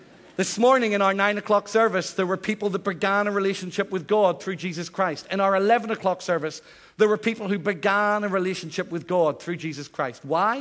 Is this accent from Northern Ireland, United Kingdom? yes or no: yes; Northern Ireland, United Kingdom; moved away; I'm from Northern Ireland. The accent has gone, I know, I wish. I left Northern Ireland 30 years ago, and I still sound as if I'm from Northern Ireland.